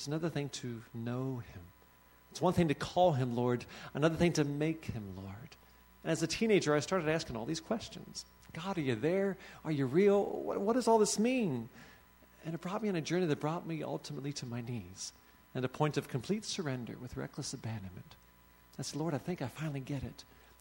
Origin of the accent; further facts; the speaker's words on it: Cincinnati, Ohio, United States; And so I grew up there in Cincinnati.